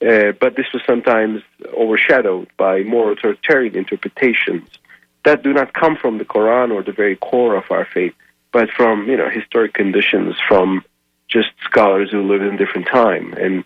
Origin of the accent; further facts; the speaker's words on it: Turkey; English is a second language; also born or lived in Ankara / Istanbul; now in United States; I'm Turkish. I'm from Turkey. I was born in Ankara. I spent most of my life in Istanbul, however, and I used to be a newspaper columnist in Istanbul for more than a decade, and an author of several books in the Turkish language as well.